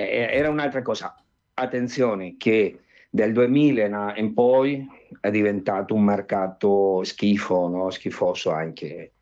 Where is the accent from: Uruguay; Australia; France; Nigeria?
Uruguay; Montevideo; Italian is a second language; now in Italy; Noi siamo cresciuti anche Ángel Galcerano abitava in quei quartieri, in la curva di Maroñas, dove c'era pieno di italiani